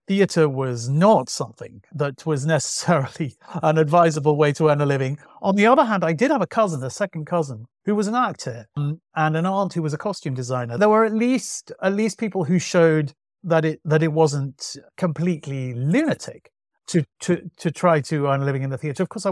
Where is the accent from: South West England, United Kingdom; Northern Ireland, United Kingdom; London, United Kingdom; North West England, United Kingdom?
North West England, United Kingdom; Manchester; Yeah, I grew up in Manchester, and it was.